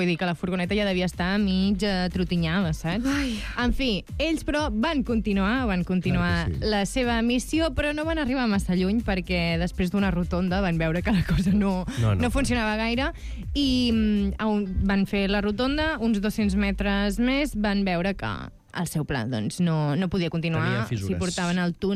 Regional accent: Santa Coloma de Farners, Catalonia, Spain; Jo sóc de Santa Coloma de Farners.

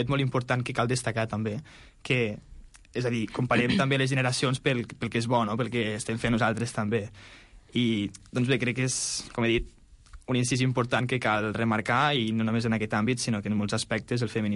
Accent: Miralcamp, Catalonia, Spain; la història al meu poble, al poble prop de Mollerussa, a Miralcamp

